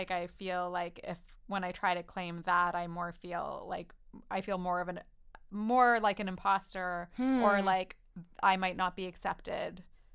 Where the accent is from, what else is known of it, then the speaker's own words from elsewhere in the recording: Trail, British Columbia, Canada; also born or lived in Edmonton, Canada; I was born in Edmonton and went through grade one there and then moved to Trail.